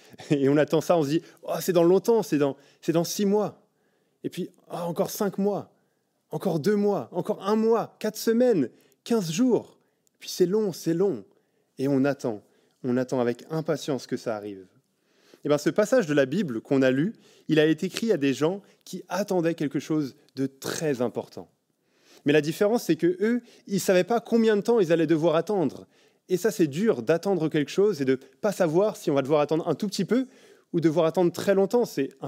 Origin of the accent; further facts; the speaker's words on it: France; now in Belgium; je ne vais pas passer trop de temps là-dessus en tant que Français en Belgique